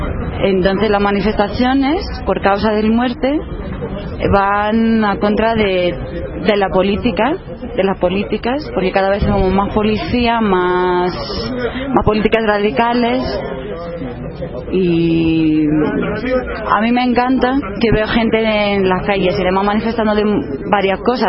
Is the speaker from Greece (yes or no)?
yes; Greece; Spanish is a second language; Yo soy griega, sí, vivo aquí porque estudio aquí.